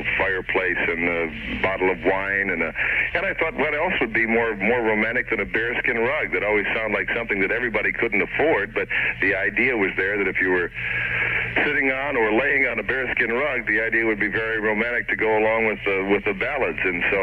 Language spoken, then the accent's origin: English; Buffalo, New York, United States; also born or lived in Detroit / Denver; It's almost my, literally this is my hometown because I was born here and grew up some 18, 19 years here in Buffalo.